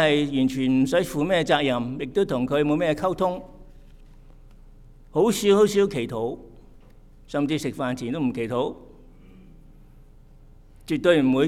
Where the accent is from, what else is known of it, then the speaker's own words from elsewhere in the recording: Hong Kong; moved away as an adult; now in United States; 香港出世，香港長大，來到美國50年